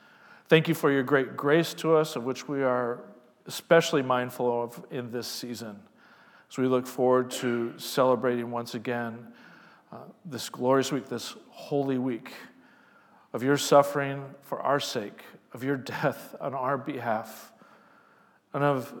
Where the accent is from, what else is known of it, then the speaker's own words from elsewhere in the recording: Tacoma, Washington, United States; I was a child of the 60s, 70s, and 80s. In fact, I grew up in Tacoma